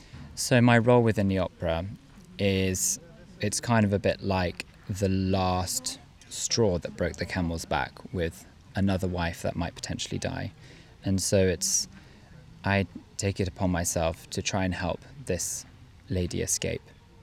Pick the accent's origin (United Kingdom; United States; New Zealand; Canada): United Kingdom; London; now in Passau, Germany; I'm from London, but currently live in Germany in Passau